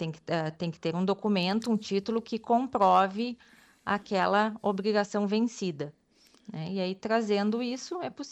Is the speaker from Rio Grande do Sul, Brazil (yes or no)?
yes; Bagé, Rio Grande do Sul, Brazil; Eu sou natural de Bagé, mas eu... Antigamente, antes de vir para cá, trabalhava num cartório em Pelotas. Tinha um cartório lá. Ah. E aí, posteriormente, escolhi São Lourenço e agora estou aqui há um ano já.